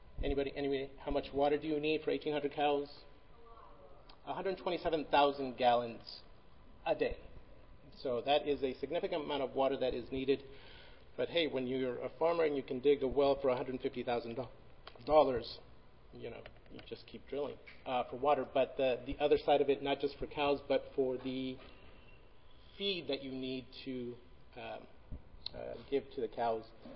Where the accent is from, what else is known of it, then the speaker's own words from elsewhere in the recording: California, United States; I am from Tulare County.